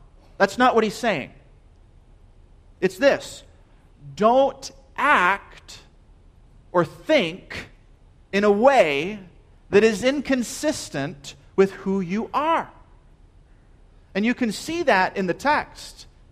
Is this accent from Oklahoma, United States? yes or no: no; Minnesota, United States; Well, I'm from Minnesota.